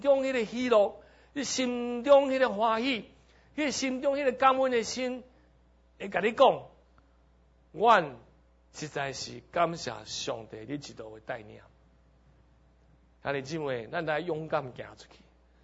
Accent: Taipei, Taiwan; 给我们台北人的中间。

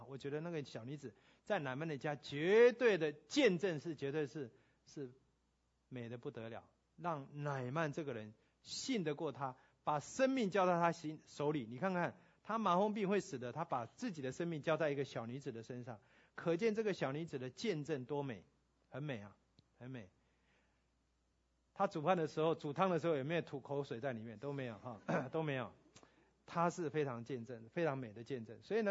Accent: Taiwan; 我们台湾人遇到挫折是盼望多还是抱怨多？

